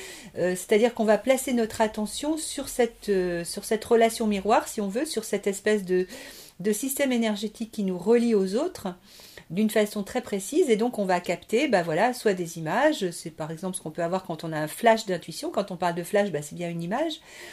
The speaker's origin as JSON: {"language": "French", "country": "France", "said": "je suis revenue en France bien des années après avoir voyagé, être passée par plusieurs pays. Mais bon, je suis française évidemment, mais ma culture a été très très influencée depuis de nombreuses années par d'autres pays"}